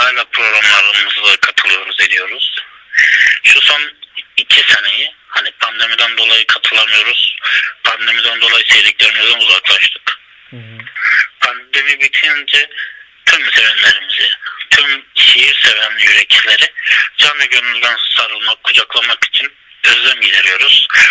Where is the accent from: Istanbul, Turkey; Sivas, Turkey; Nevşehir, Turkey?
Sivas, Turkey; Nevruz; born there; 90 yılında Sivas'ın Nevruz köyünde doğdum.